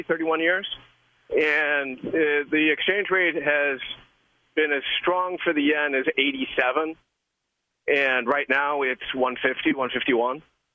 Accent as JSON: {"language": "English", "town": "Boston", "region": "Massachusetts", "country": "United States", "tie": "born or raised there", "also_born_or_lived": "Los Angeles", "said": "I grew up in the Boston area, uh-huh. And I went to university in L.A. I went to UCLA."}